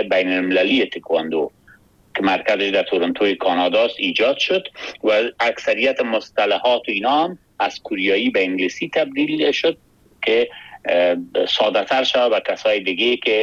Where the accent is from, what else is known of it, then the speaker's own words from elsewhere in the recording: Kabul, Afghanistan; born there; ما دقیقا 56 سال پیش در یک خانواده فرهنگی در کابل زاده شدیم